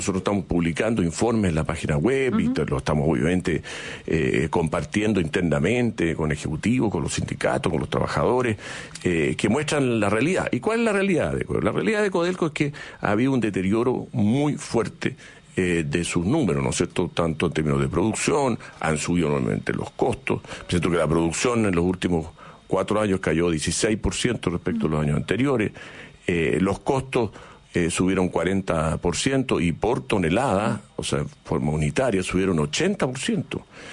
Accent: Chile; Ese liderazgo que nos hace ser orgulloso de esta empresa como chilenos

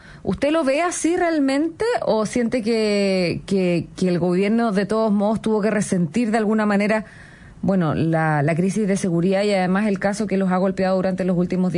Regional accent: Chile; Tan grave que a veces somos los chilenos.

